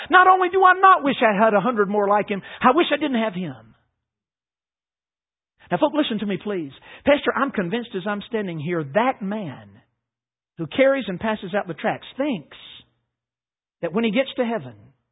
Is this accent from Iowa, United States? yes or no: no; North Carolina, United States; Now, listen, I'm from North Carolina, so it took me a while to put two and two together.